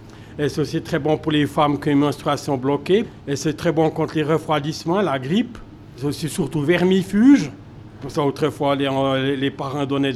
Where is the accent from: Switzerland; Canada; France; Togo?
Switzerland; Bern; now in Couvet, Switzerland; Non, je suis originaire de l'Emmental. Mais depuis 1961, j'ai presque toujours habité à Couvet.